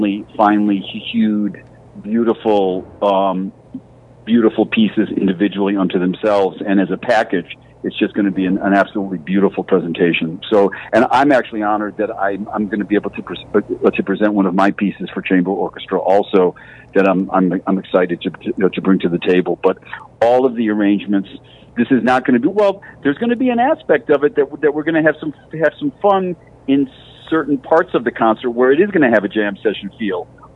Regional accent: Rochester, New York, United States; but in my hometown of Rochester, I could turn on the radio

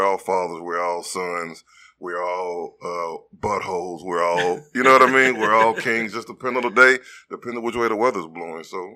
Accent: Baton Rouge, Louisiana, United States; I'm from Baton Rouge, Louisiana. I'm born and raised.

